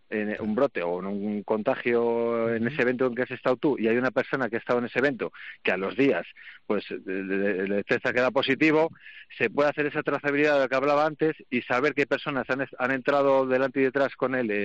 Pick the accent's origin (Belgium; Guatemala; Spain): Spain; Cantabria; nosotros somos de Cantabria, la normativa que tenemos nosotros en Cantabria